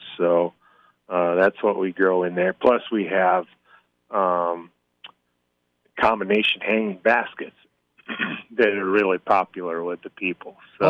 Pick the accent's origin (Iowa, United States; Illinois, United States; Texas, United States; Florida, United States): Iowa, United States; State Center; Well, I grew up here in State Center on our family farm here.